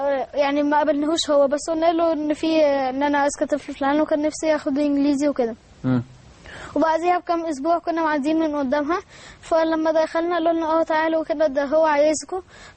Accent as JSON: {"language": "Arabic", "country": "Egypt", "said": "انا طفل مصري"}